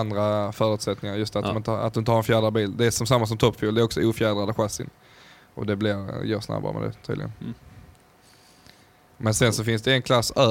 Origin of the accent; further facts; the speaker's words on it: Skåne, Sweden; Och så körde jag den dumma skåningen, bara, jag har ingen aning, jag är från Skåne